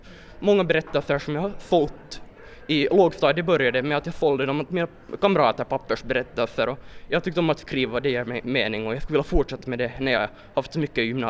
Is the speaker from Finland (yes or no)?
yes; Espoo, Uusimaa, Finland; Jag kommer från Esbo, nära Helsingfors.